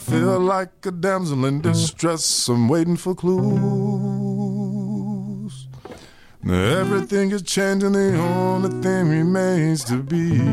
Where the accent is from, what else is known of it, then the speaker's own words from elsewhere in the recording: Madison, Wisconsin, United States; But it was hard not to be influenced by Jimmy growing up in Madison. You know, like, you know, the rock scene here was really strong when I was growing up.